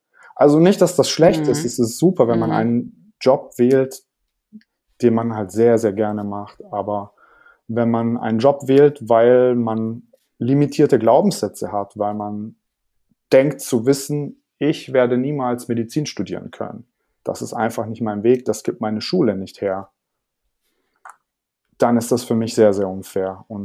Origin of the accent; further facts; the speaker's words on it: Ulm, Baden-Württemberg, Germany; Also genau, ich bin aufgewachsen in Ulm und wir haben ein ganz normales Leben geführt.